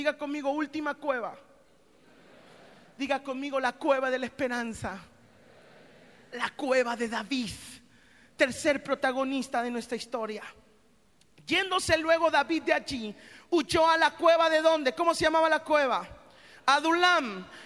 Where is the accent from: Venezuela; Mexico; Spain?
Mexico; now in Argentina; Bueno, soy mexicano, estoy aprendiendo a hablar argentino.